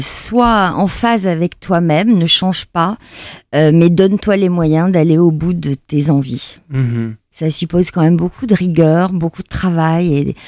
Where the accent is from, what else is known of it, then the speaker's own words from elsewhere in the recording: Cestas, Nouvelle-Aquitaine, France; J'ai grandi à 15 km de Bordeaux, dans un petit village à l'époque, qui s'est bien agrandi depuis, qui s'appelait Cestas, dans la nature, dans une maison avec un jardin